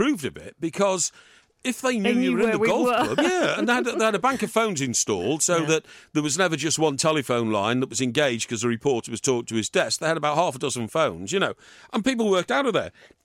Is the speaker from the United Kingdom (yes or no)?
yes; Chester, North West England, United Kingdom; My hometown, Chester, Liverpool, Manchester, certainly in London, Belfast I've been in.